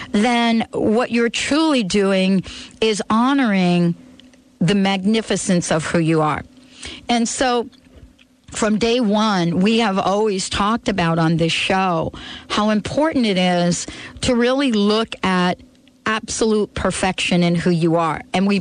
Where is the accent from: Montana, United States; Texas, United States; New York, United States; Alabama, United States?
New York, United States; New York City; I grew up in the Bronx, and I don't know if many of you are familiar with this, but in New York City, and especially in the Bronx, as I recall, there were these centers